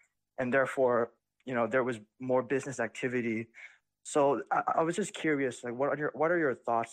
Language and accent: English; Thailand; English is a second language; now in Indiana, United States; I'm actually originally from Thailand, but I moved to Indiana a couple of months ago.